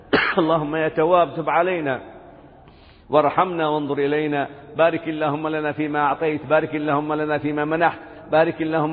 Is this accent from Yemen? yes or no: yes; Yemen; وقد كان عندكم يقولون ماشي رب في بلدنا اليمن هذه